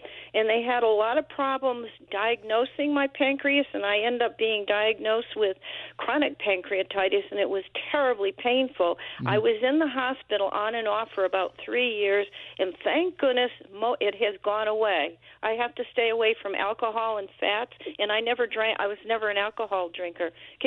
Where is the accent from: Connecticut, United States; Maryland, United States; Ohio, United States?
Connecticut, United States; Colebrook; from Colebrook.